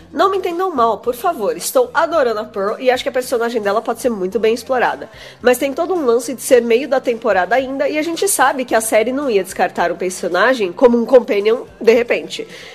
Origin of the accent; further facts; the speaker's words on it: Salvador, Bahia, Brazil; afinal, o nome é meio complicado. Tenho 23 anos e sou de Salvador, Bahia.